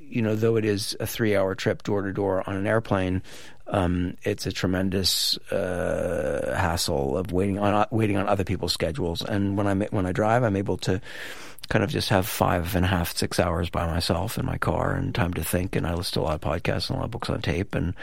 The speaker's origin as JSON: {"language": "English", "region": "Oregon", "country": "United States", "said": "Yes, yeah. I'm from Oregon, yeah."}